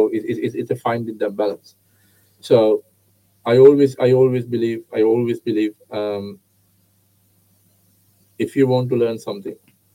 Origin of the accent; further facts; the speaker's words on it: Sri Lanka; English is a second language; So because I'm coming from Sri Lanka, tiny island, but we've been taught how to play cricket from our young age.